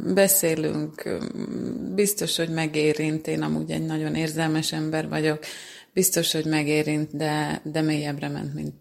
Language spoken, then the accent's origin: Hungarian; Zalaegerszeg, Zala, Hungary; és ezen a szemináriumon a férjemmel vettem részt. Mi zalaegerszegiek vagyunk, a Mária Magdolna plébániához tartozunk